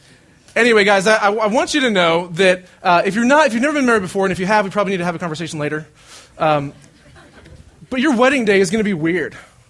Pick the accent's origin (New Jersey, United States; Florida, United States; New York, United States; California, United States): Florida, United States; now in Dallas, United States; and I'm from Florida, and I moved to Dallas probably 3 years ago, and it's been awesome.